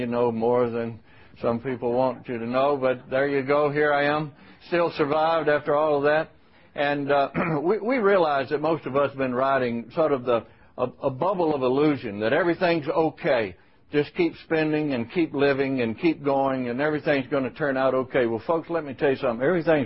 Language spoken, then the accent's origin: English; Sardis, Mississippi, United States; But I was born and raised in Sardis, Mississippi.